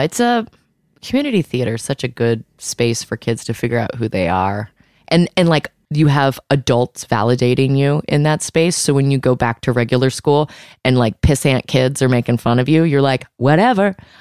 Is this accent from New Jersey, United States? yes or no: no; Virginia, United States